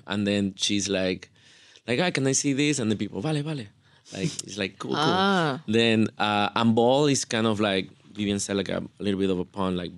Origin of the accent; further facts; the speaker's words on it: Panama City, Panamá, Panama; now in Chicago, United States; Like I grew up in Panama City, very like like urban living growing up, like in the city of Panama. Then I wasn't exposed to play like Latin music until I moved to Chicago